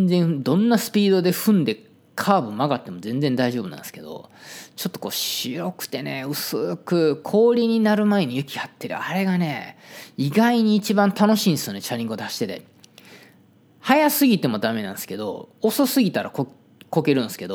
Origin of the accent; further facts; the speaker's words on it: Osaka, Japan; 雪国に行ったらほら僕とか大阪出身なんでこうちんたらちんたら走るでしょ。